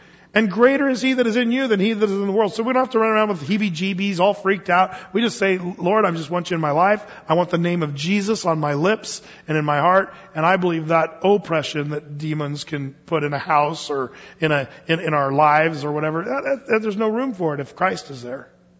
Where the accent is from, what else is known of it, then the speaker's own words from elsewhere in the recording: United States; I said, I'm from America.